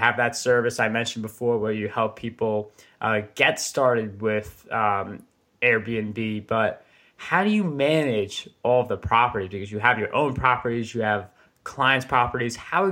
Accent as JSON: {"language": "English", "region": "New York", "country": "United States", "said": "like I'm a New Yorker"}